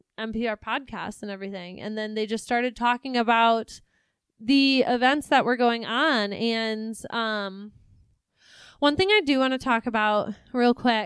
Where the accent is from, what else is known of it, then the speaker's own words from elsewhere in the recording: Michigan, United States; And we're from the Midwest. We are from the lovely state of Michigan.